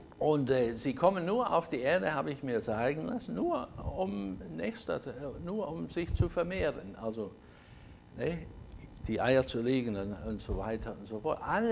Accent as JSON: {"language": "German", "region": "Scotland", "country": "United Kingdom", "second_language": "German", "said": "Ich komme aus Schottland, da sind wir auch schwimmen gegangen"}